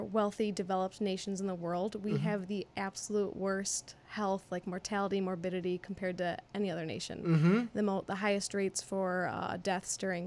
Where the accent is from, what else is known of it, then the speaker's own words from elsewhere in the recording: Baraboo, Wisconsin, United States; I'm originally from Baraboo, so high school from there, if we're taking it way back.